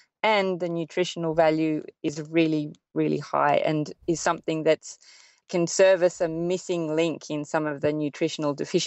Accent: Sydney, New South Wales, Australia; growing up in Sydney and living by the sea

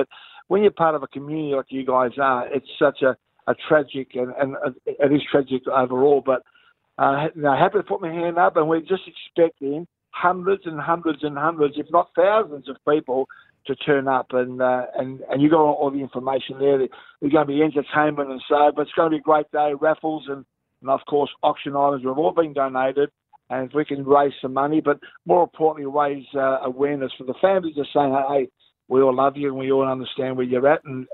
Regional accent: Hawthorn, Victoria, Australia; as a young fellow, I was born and bred in Hawthorne

